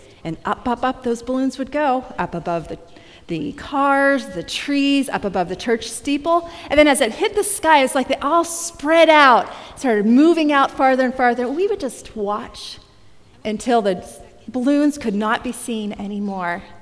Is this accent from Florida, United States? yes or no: no; Pennsylvania, United States; because I grew up in the Presbyterian Church back in Pennsylvania